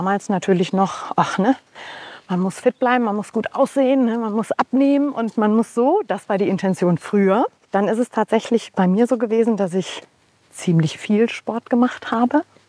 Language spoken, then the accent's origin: German; Oberhausen, North Rhine-Westphalia, Germany; Ich komme aus Oberhausen, bin 47 Jahre alt.